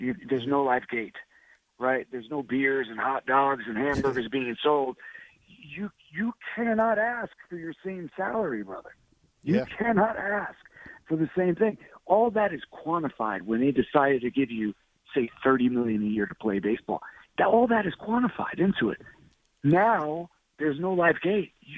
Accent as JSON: {"language": "English", "town": "Bronx", "region": "New York", "country": "United States", "tie": "born or raised there", "said": "So I grew up in the 70s and 80s. In the South Bronx."}